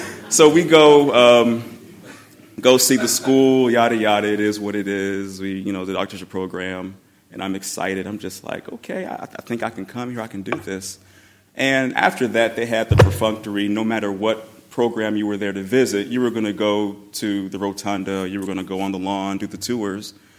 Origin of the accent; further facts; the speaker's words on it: Chicago, Illinois, United States; Hey, I'm sorry, man. … I'm here visiting from Chicago